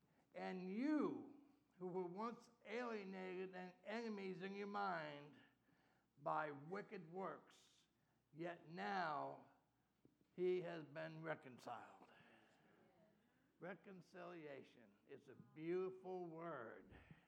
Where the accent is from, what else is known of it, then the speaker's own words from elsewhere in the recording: New York, United States; I'm from New York, but I'm going to say it anyway.